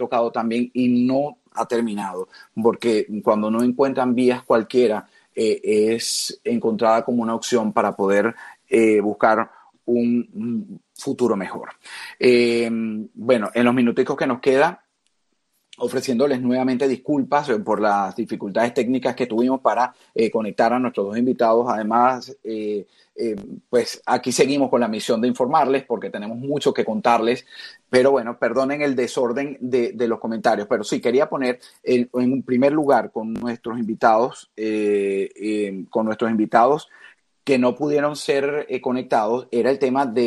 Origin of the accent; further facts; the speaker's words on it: Venezuela; moved away; yo también soy inmigrante, yo también salí de Venezuela, pero no arriesgando mi vida.